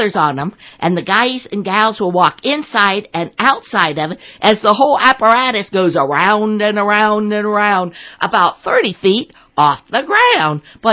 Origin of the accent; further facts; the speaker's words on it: Grove City, Ohio, United States; And it's really fun for me because I'm originally from Grove City, Ohio.